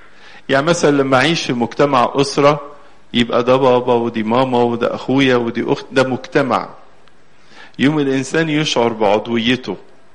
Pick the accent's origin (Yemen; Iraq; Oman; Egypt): Egypt; وإحنا كمصريين وكأقباط بنحب جدا الكنيسة